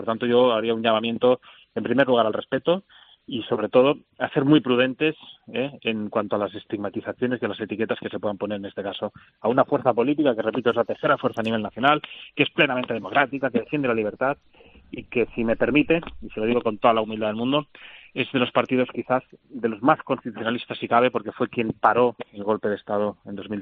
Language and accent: Spanish; Catalonia, Spain; como catalanes que somos, como tan catalanes que somos como el separatismo